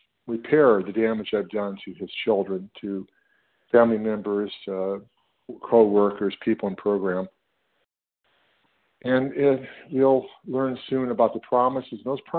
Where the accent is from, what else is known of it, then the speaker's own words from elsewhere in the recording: California, United States; I'm from Northern California.